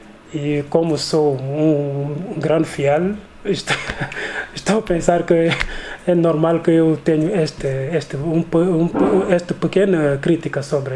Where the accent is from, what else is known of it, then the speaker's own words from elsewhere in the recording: Senegal; Portuguese is a second language; dizer-lhes que sou senegalês e vou voltar a Senegal daqui a pouco